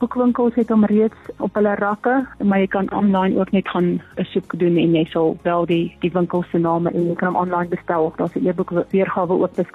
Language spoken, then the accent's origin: Afrikaans; Pretoria, Gauteng, South Africa; moved away as an adult; also born or lived in Natal; now in Bloemfontein, South Africa; Nee, ek is gebore in Pretoria. Daar skool gegaan en gestudeer.